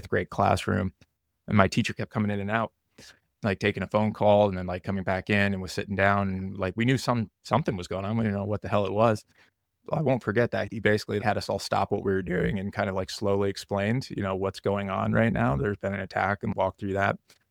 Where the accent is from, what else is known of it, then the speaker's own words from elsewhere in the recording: United States; growing up in the United States, most people, at least in my position, like the middle class, feel pretty secure